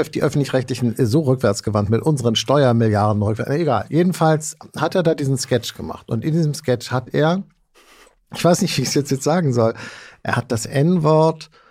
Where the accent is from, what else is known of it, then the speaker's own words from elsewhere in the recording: Hamburg, Germany; Ich komme aus Hamburg, große Reeperbahn